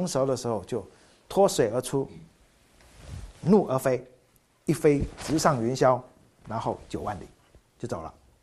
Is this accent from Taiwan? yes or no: yes; Taiwan; born there; 像我们这种就是第一代到台湾的第一个，所以我妹妹没有。我两个老哥都是福建出生的，我是第一个台湾出生的，所以才有